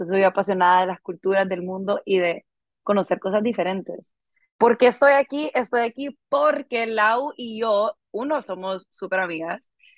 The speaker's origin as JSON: {"language": "Spanish", "country": "Honduras", "said": "Yo soy hondureña, entonces es cool."}